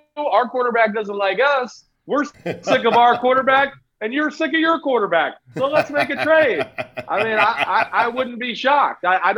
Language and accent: English; New Jersey, United States; Because I'm from New Jersey. That's what we do every day.